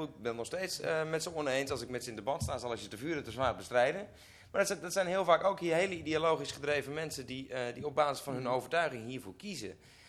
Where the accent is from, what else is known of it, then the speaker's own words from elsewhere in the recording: South Holland, Netherlands; born there; now in Amsterdam, Netherlands; Ik bedoel, ik woon nu in Amsterdam. Ja. Ik ben geboren in de Alblasse Waard in Zuid-Holland. Ik ben in Amsterdam ben ik al 7 keer verhuisd.